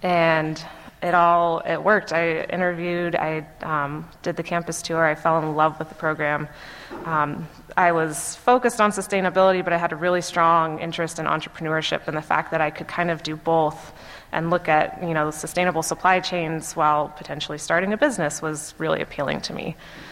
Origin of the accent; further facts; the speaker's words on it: Davis, California, United States; I'm from Northern California. I grew up in Davis. I did my undergrad at UC San Diego.